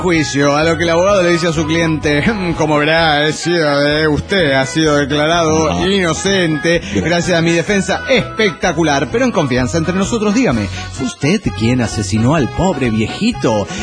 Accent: Mexico City, Mexico; now in Irapuato, Mexico; del DF Chilango en Irapuato.

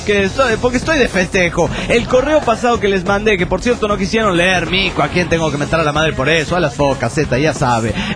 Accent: Guatemala; de Guatemala.

